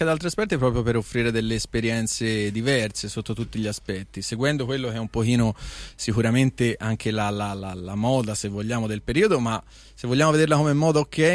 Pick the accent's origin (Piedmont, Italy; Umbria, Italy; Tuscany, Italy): Tuscany, Italy; Sesto Fiorentino; quindi siamo entrambi di Sesto Fiorentino